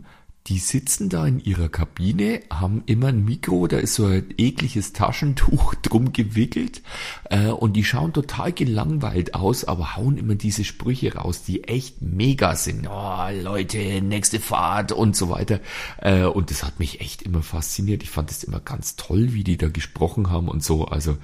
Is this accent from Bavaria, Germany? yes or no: yes; Bavaria, Germany; das ist bei uns in Bayern ist es, sind es diese Volksfeste.